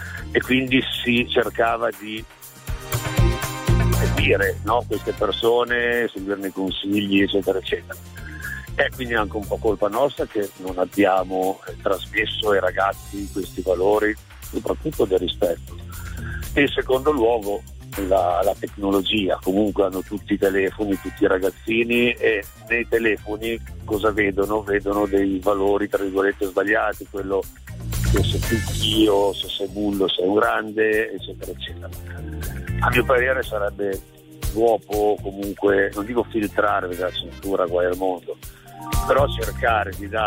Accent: Piedmont, Italy; Parliamo di Alessandria, perché il mio paese è veramente piccolo.

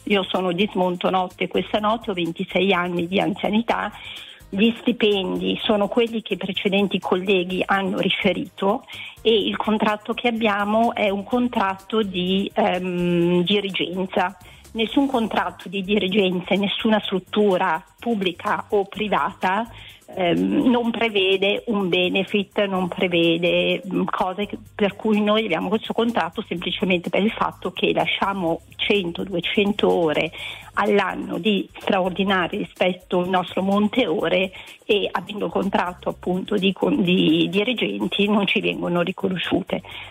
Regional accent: Milan, Lombardy, Italy

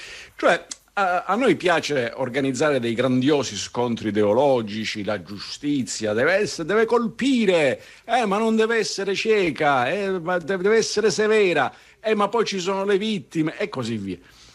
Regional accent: Palermo, Sicily, Italy; quelle del posto dove sei nato, dove sei cresciuto, quindi diciamo così l'appuntamento con la Santuzza, Santa Rosa lì a Palermo rimane irrinunciabile

